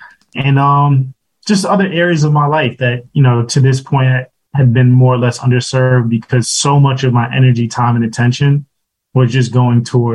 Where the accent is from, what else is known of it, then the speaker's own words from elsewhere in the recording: Brooklyn, New York, United States; Yeah, so I'm actually from Brooklyn. I grew up in Brooklyn, played football growing up